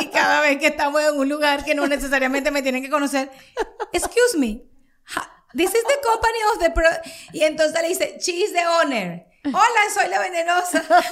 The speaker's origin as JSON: {"language": "Spanish", "town": "Caracas", "region": "Capital District", "country": "Venezuela", "tie": "born or raised there", "said": "yo me crié en los Jardines del Valle, ¿no? En Venezuela, en la parte oeste de la ciudad, en la capital."}